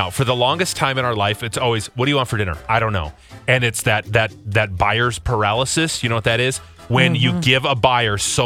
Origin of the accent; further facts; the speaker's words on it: Minnesota, United States; I would bring up that we're from Minnesota and how much I love their seafood.